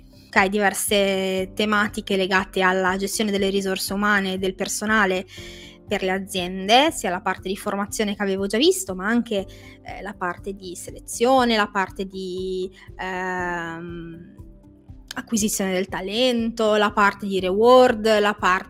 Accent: Genoa, Liguria, Italy; che io ho studiato a Genova, sono di Genova, ho studiato a Genova

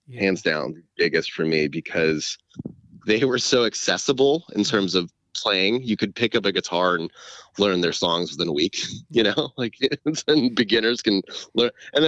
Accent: California, United States; I love that I grew up in California.

